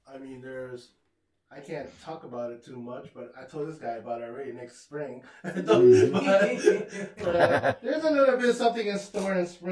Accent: Holland, Michigan, United States; I've been in this community, been in West Michigan for so long, and I grew up in Holland

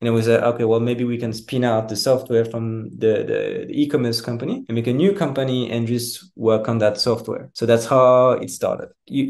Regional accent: Switzerland; Okay, so I come from Switzerland. I'm currently in Cape Town.

